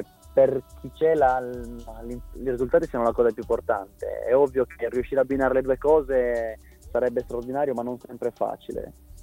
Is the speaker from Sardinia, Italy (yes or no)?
yes; Sardinia, Italy; quindi sono un sardo, quindi è normale che sia una partita diversa.